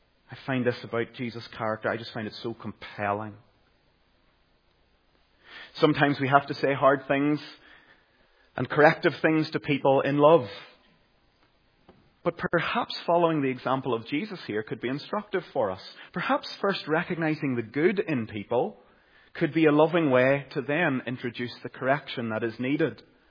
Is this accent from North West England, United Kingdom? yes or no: no; Caledon, Northern Ireland, United Kingdom; I grew up in Caledon, County Tyrone